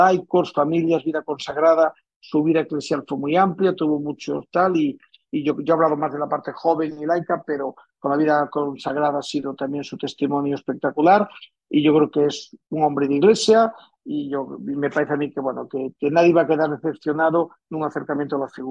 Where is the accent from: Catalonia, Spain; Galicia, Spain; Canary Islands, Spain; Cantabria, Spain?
Galicia, Spain; Santiago de Compostela; Yo soy de Santiago